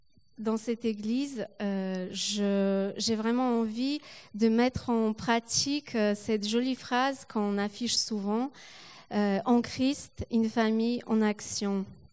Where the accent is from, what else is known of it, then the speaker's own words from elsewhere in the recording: Poland; French is a second language; now in France; je pense qu'en tant que Polonaise, j'ai aussi quelque chose à apporter ici, en France, avec mes valeurs, mon éducation, avec comment moi j'ai grandi et ce que j'ai vécu.